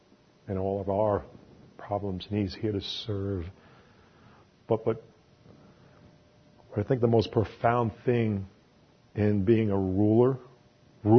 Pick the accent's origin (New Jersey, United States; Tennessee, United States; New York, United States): New York, United States; Mike, be patient, you know, because I'm from New York, and we want it right now.